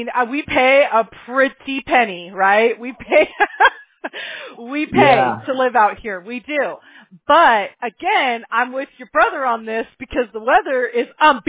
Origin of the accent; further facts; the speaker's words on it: Mobile, Alabama, United States; born there; Now, I was born in Mobile, Alabama, when it's like 1,000,000% humidity in July.